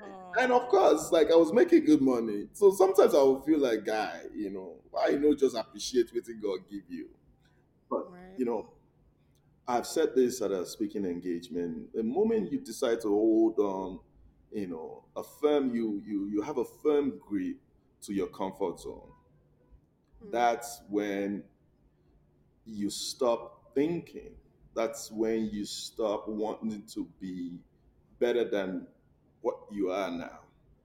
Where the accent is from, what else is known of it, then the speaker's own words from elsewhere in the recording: Nigeria; Well, so my growing up in Nigeria, watching my mom, you know, as being the matriarch of the family